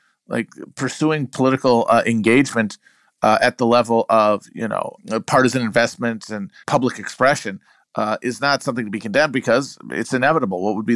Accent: United States; And so, like, as an American, like, I can hope certainly that there's good stuff in it

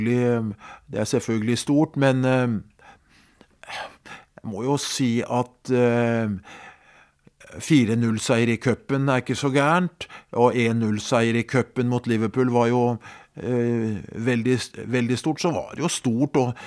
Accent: Skedsmo, Akershus, Norway; Det var stort hjemme i Skedsmo for å få inn kampene på radio tidlig på 60-tallet.

